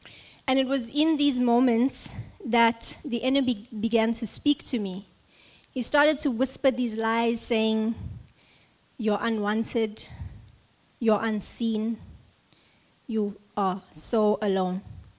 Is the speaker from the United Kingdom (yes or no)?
no; South Africa; now in Australia; I'm from South Africa.